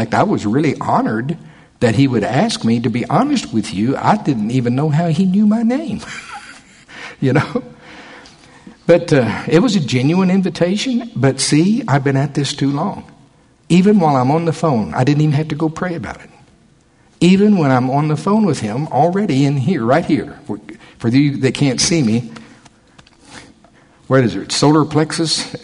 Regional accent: the South, United States; You know, y'all, I am from the South. Glory to God.

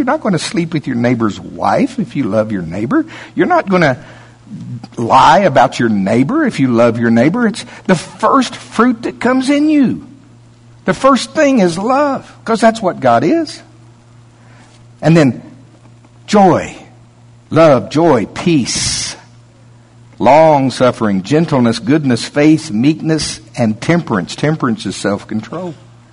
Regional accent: Shawnee, Oklahoma, United States; now in Tulsa, United States; where I grew up down around Pottawatomie County, Oklahoma, Shawnee, they have these county fairs, and they're not as elaborate as the big Tulsa State Fair that we have here, you know.

